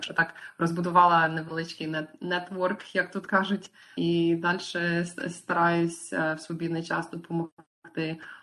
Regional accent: Canada; moved away as an adult; also born or lived in Lviv, Ukraine / United States; now in Australia; Сама я родом зі Львова, я народилась в маленькому містечку Цедубляни. На той час там було десь 8 тисяч людей населення. І коли мені було 6 років, я виїхала з України і приїхала в Канаду. Я виросла в Канаді

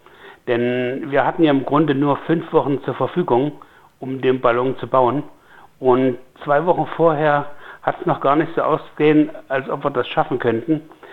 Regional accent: East Germany, Germany; moved away; Also wir sind aus der DDR in die Bundesrepublik geflohen

